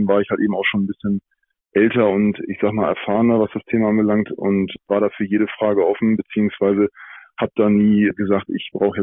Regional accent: Hamburg, Germany; weil ich als Hamburger im Jugendbereich nicht die Möglichkeit hatte, da ein Sportinternat oder überhaupt eine Sportschule zu haben.

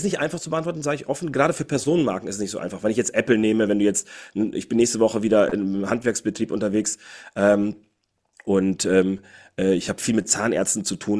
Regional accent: Cologne, North Rhine-Westphalia, Germany; Ich komme aus Köln.

